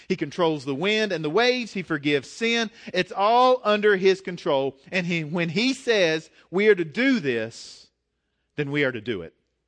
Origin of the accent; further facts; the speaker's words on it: Galax, Virginia, United States; born there; I'm in Galax. People need Jesus right here in Galax, right? And I know some of you are like, man, I wish I was born in Hawaii. Have you ever thought like that? It's like, but I was born here and I'm stuck here.